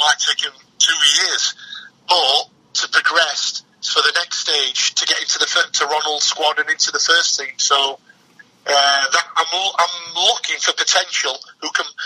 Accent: Yorkshire and the Humber, United Kingdom; I'm a Yorkshireman.

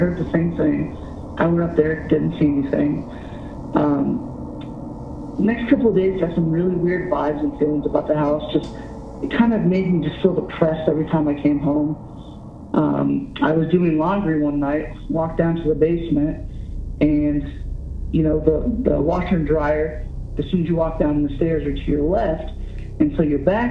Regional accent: Fort Wayne, Indiana, United States; I'm from Fort Wayne, Indiana.

